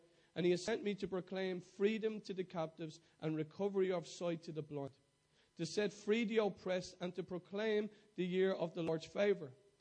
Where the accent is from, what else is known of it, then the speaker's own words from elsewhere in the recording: Dublin, Leinster, Ireland; in my hometown. I'd like it to be in Dolphin's Barn, in the flats, where all the visions and dreams that God has given me